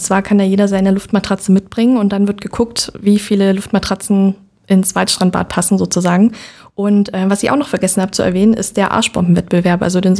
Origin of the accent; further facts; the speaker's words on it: Saxony, Germany; dass ich mit der Oberlausitz meine Heimat, mein Zuhause sozusagen verbinde. Ich wohne hier schon immer, habe meine Kindheit hier verbracht